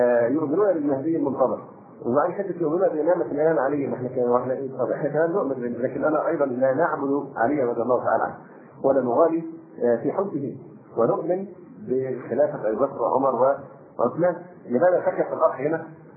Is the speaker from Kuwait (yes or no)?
no; Egypt; فموضوع المصريين هم اللي بيعزونا عشان احنا مصريين